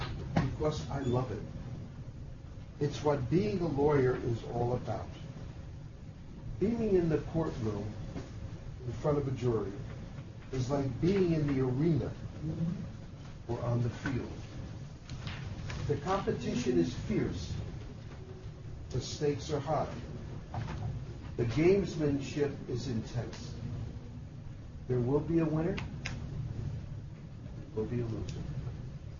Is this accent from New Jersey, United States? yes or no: yes; Newark, New Jersey, United States; And a buddy of mine who I grew up with in the South Ward of Newark, we've been friends for many, many years.